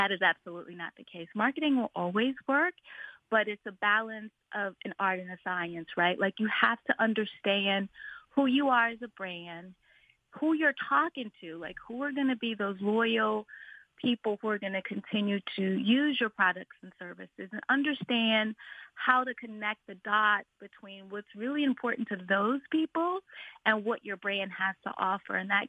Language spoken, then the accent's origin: English; South Carolina, United States; Now, as a young girl growing up in South Carolina, I actually grew up on the coast in Berkeley County, which is in between, if you could imagine, Myrtle Beach and Charleston, 10 miles off the coast